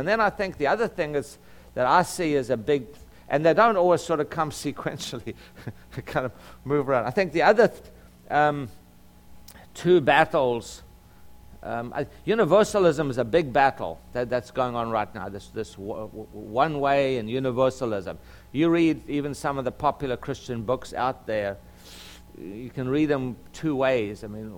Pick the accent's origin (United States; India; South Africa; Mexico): South Africa; I grew up in South Africa was just exactly like that.